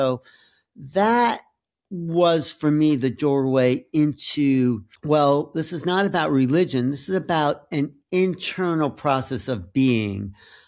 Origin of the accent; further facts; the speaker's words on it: New York, United States; So like I said, we grew up on Long Island. We had a nice family.